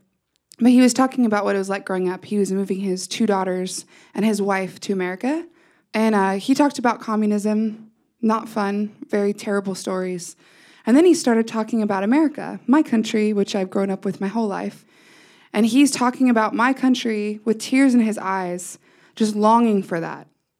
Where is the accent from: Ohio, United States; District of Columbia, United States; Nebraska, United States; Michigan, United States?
Nebraska, United States; I'm originally from Nebraska, and I am allergic to corn, which is very funny. I was sneezing all the way here. I grew up in Nebraska.